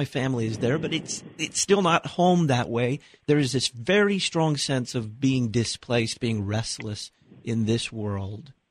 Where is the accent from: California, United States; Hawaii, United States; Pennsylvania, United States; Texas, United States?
Texas, United States; I'm from Texas, and it's palpable when you cross, especially over from Oklahoma into Texas, that sense of, you know, this is my home place